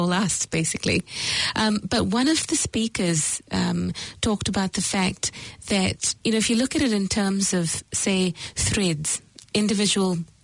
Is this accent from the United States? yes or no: no; Singapore; also born or lived in India; I was born in India. You know, I grew up in Singapore. My parents left India at a specific point in time.